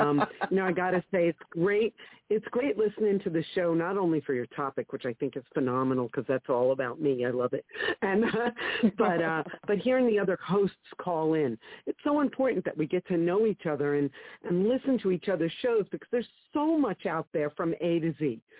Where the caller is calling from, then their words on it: New Jersey, United States; I'm calling from New Jersey.